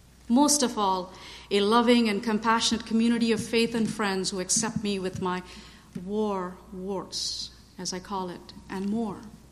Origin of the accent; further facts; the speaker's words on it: India; And I grew up in India, but to me that poverty was shocking.